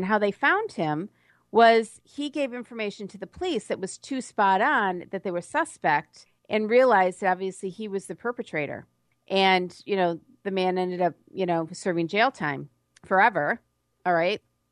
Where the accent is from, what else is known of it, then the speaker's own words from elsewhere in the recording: Midwest, United States; I'm from the Midwest originally.